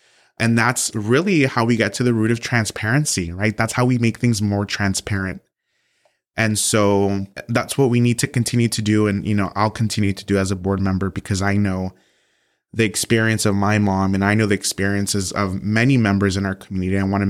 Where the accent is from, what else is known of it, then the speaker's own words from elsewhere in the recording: Santa Ana, California, United States; I'm from Santa Ana, I'm from SAUSD, I'm a proud product of this school district.